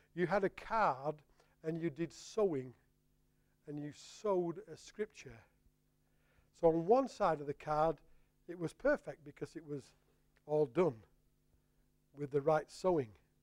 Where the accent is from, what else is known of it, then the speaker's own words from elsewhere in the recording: Yorkshire and the Humber, United Kingdom; because I'm from Yorkshire, so my surroundings as a young lad were all to do with coal mining.